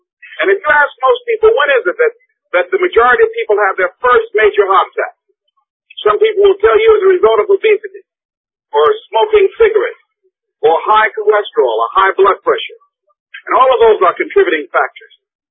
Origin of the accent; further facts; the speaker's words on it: Miami, Florida, United States; born there; I was born in Liberty City on a floor at 62nd Street, a twin brother and me.